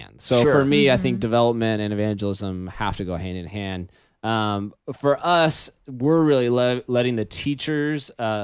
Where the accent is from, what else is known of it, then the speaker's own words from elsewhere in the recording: United States; born there; I got the roll of the dice and I got to be born in America.